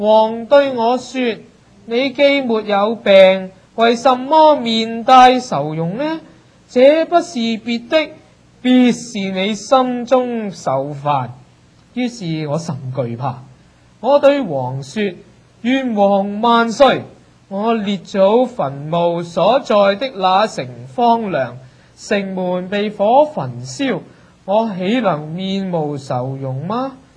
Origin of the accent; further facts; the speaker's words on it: China; 每當到新年的時候，我們中國人都有個習慣